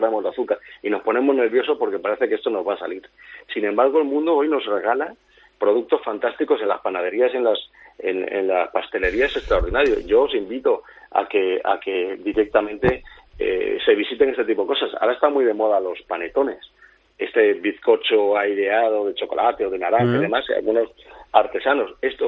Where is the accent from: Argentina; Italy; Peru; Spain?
Spain; Valencian Community; Yo soy de la Comunidad Valenciana